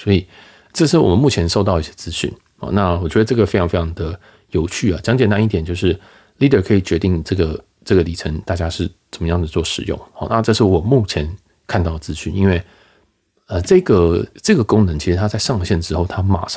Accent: Taiwan; 但是我觉得意义可能没有到那么大，尤其对于我们台湾人来讲。

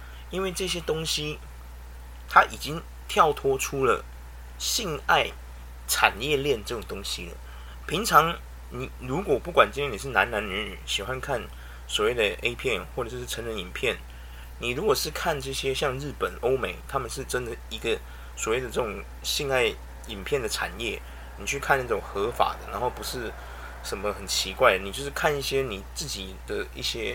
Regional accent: Taiwan; 2个礼拜是我们台湾人对新闻媒体的一个容忍度最大的极限。

